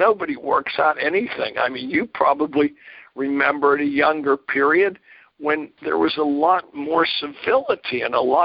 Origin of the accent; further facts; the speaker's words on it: Pennsylvania, United States; when I grew up in Pennsylvania